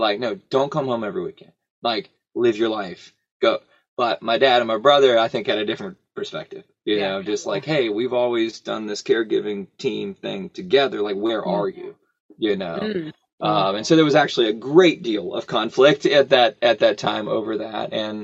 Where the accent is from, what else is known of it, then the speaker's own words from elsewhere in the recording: Richmond, Virginia, United States; I'm from Richmond, Virginia.